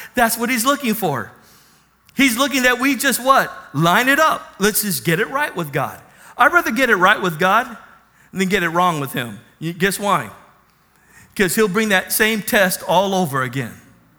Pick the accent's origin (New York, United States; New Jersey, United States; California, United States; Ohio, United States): California, United States; National City; I grew up in National City, you know.